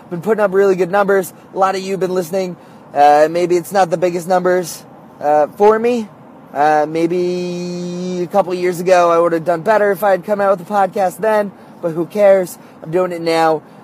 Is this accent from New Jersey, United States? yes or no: yes; Flemington, New Jersey, United States; also born or lived in New York; now in Vermont, United States; I was a really poor kid growing up in Flemington, New Jersey. I never expected the life that I had built for myself in New York or ending up in Vermont in the middle of nowhere